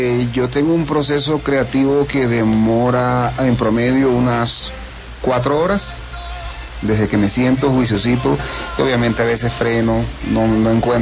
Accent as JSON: {"language": "Spanish", "town": "Maracaibo", "region": "Zulia", "country": "Venezuela", "tie": "born or raised there", "also_born_or_lived": "Colombia", "said": "Y me siento hoy día afortunado, ¿sabes? De esa región en la que crecí, en La Guajira"}